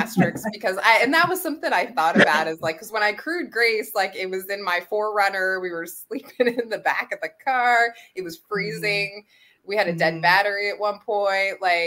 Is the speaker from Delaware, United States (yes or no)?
yes; Delaware, United States; funny enough, I grew up in Delaware and went to University of Delaware and knew about and had been to White Clay and stuff